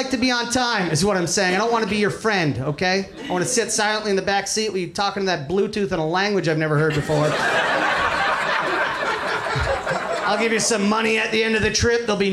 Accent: Canada; I don't get to see a lot of these nice rooms as a Canadian stand-up comic.

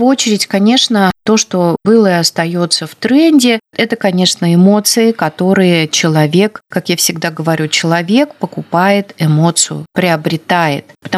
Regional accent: Biysk, Altai Krai, Russia; ну, мы с Алтая, она говорит, откуда, я говорю, ну, Алтайский край, Бийск.

